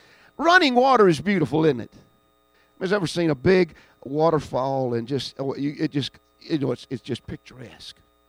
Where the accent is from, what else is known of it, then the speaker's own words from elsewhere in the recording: Cedartown, Georgia, United States; born there; I wasn't born in Israel. I was born in Cedartown, Georgia. A Polk County redneck.